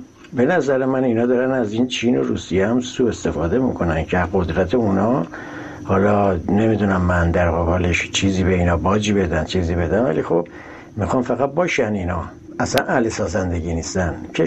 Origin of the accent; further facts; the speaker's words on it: Iran; به عنوان یک ایرانی اینو خوب از داخل من دارم میبینم